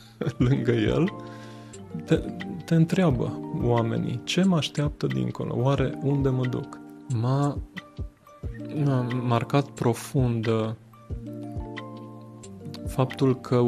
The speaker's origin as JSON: {"language": "Romanian", "town": "Timișoara", "region": "Timiș County", "country": "Romania", "tie": "born or raised there", "said": "Cel puțin când ajung în Timișoara, în orașul meu natal, mă simt ca în rai. Îmi văd locurile natale, îmi văd prietenii."}